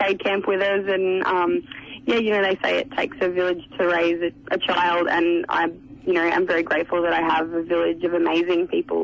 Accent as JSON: {"language": "English", "town": "Latrobe Valley", "region": "Victoria", "country": "Australia", "tie": "born or raised there", "said": "I grew up in Latrobe Valley down in Victoria, which is a huge coal-fired power hub for the country."}